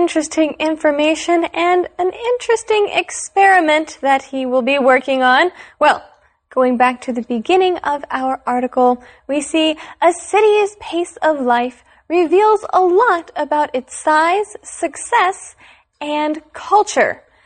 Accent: West Virginia, United States; Well, I'm from West Virginia. It is more rural. It's out in the countryside, and it's pretty slow-paced.

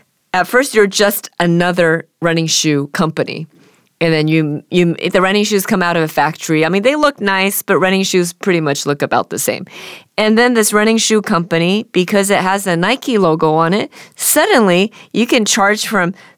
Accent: Canada; I am Canadian, but I did not live in Canada growing up.

